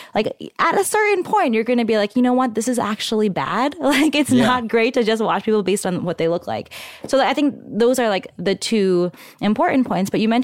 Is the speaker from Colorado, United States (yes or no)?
no; New York, United States; Like, I'm from New York. I was, like, visiting San Francisco all the time